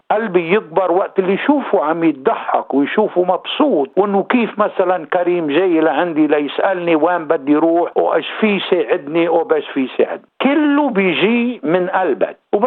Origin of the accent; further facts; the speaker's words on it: Lebanon; moved away as an adult; وقت اللي طلعت بالطيارة أنا ومرتي لنيجي من لبنان لهون